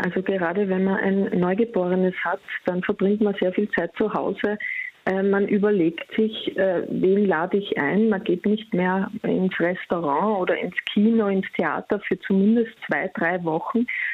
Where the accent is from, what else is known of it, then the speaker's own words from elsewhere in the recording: Austria; now in Germany; ich bin jetzt aus Österreich, lebe in Deutschland, bin in einer Großfamilie groß geworden